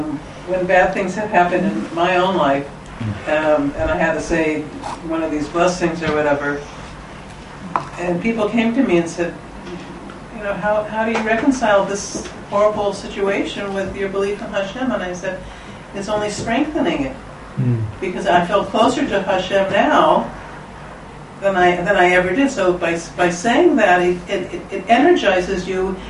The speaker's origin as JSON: {"language": "English", "town": "Krakow", "region": "Lesser Poland", "country": "Poland", "said": "I'm from Krakow."}